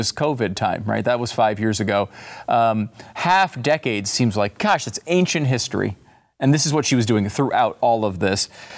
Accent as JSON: {"language": "English", "region": "New England", "country": "United States", "said": "because I was from New England, and my part of the country didn't have slaves, or so I'd been taught."}